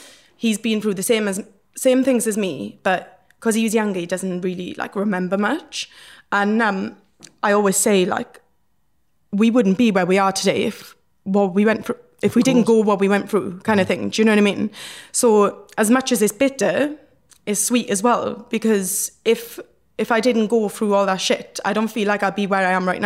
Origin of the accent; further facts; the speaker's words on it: Wales, United Kingdom; I grew up in Bartholbert. It's like a small town in Wales. It's kind of a shithole, but I love it.